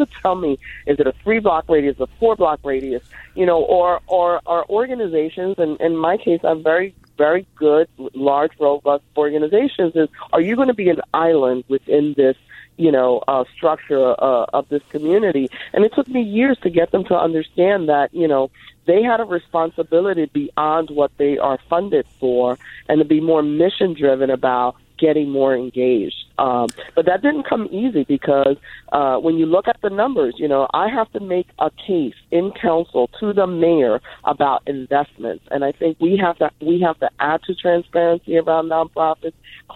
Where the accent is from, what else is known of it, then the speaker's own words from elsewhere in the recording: Philadelphia, Pennsylvania, United States; I grew up in Hunting Park